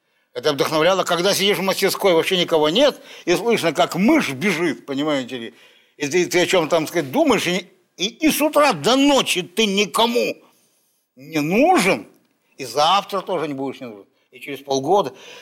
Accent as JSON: {"language": "Russian", "town": "Yekaterinburg", "region": "Sverdlovsk Oblast", "country": "Russia", "tie": "born or raised there", "also_born_or_lived": "Leningrad", "said": "Я коренной, сверловчанин. Коренной сверловчанин. Просто я долгое время жил в Ленинграде."}